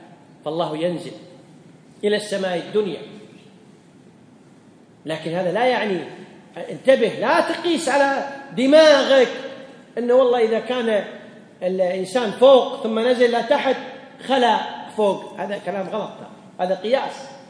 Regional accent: Kuwait; الشمس الآن عندنا في الكويت غربت ولا لا؟

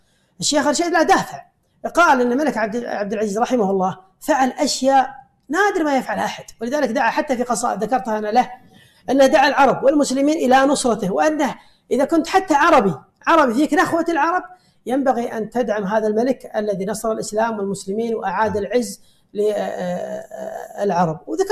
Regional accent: Kuwait; أنا مثلا كويتي

